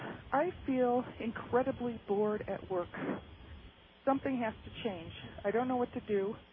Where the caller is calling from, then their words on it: Normal, Illinois, United States; Normal, Illinois.